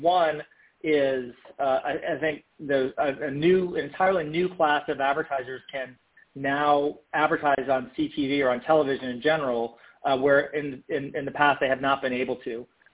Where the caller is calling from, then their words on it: Los Angeles, California, United States; Calling from Los Angeles, California.